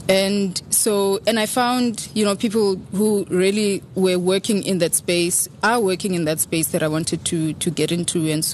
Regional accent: South Africa; Like I said, I grew up near the Kruger, right?

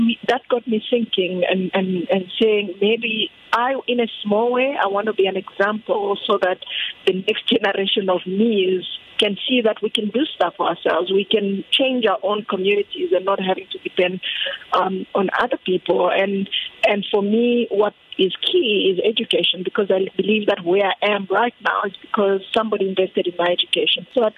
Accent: Lusaka, Lusaka Province, Zambia; born there; I was born in Lusaka, Zambia, and I studied accounting, BCom.

